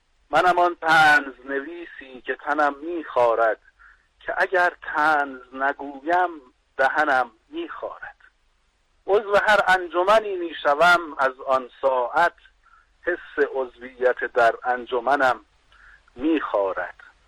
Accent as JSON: {"language": "Persian", "town": "Marvdasht", "region": "Fars", "country": "Iran", "tie": "born there", "said": "من در سال 1357 در شهر مردشت به دنیا اومدم."}